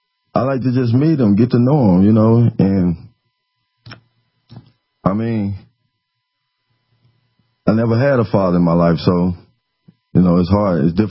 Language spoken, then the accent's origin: English; Arkansas, United States; Well, growing up in Arkansas, it was like everybody knew.